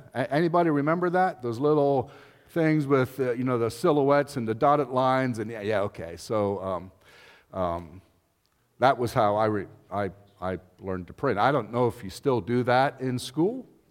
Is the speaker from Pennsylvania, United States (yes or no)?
yes; Pennsylvania, United States; my wife and I are Lancaster County born and raised people. And so there's a few of you we've known before because we're all from Lancaster County. And so we spent 20 years or so outside of the county in ministry, as far away as Nigeria.